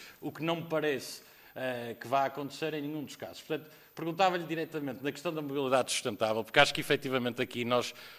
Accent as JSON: {"language": "Portuguese", "region": "Porto", "country": "Portugal", "said": "E como eu sou do Porto"}